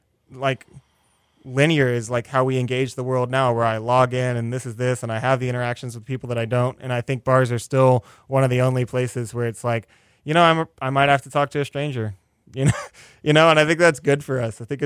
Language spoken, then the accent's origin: English; Northeast, United States; We're going to play this because I'm from the Northeast.